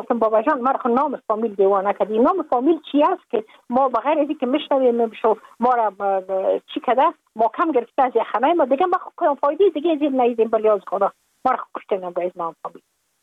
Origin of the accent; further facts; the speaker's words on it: Afghanistan; moved away as an adult; now in United States; از اینکه ما که از افغانستان بر آمدم ما اون سال بودم 28 ساله